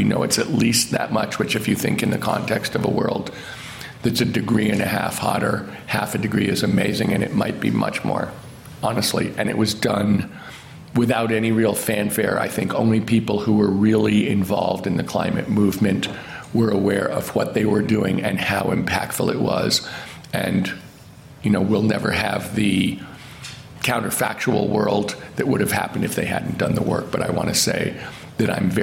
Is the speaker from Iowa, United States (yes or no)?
no; New York, United States; I mean, I grew up in New York.